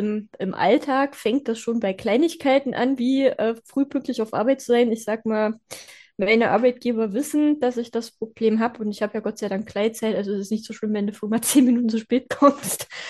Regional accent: Pößneck, Thuringia, Germany; ich komme aus Pößneck, das ist im lauschigen Thüringen, mitten in der Pampa allerdings.

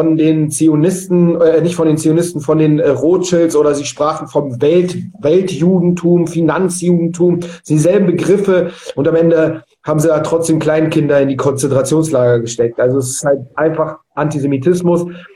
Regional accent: Berlin, Germany; weil ich bin in Berlin-Schöneberg aufgewachsen

